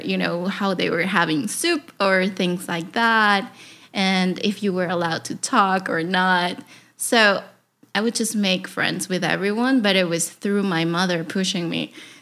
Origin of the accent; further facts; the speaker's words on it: Caracas, Capital District, Venezuela; growing up in Caracas, the best thing about it was, you know, just so many cultures together in the same building that I used to live.